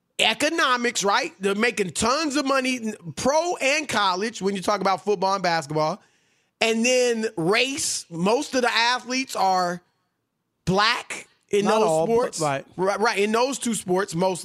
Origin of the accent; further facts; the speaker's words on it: Louisiana, United States; You know, I'm from Louisiana. And I like his whole demeanor, his accent. You know, he's one of those Bayou country Cajun. I'm Creole.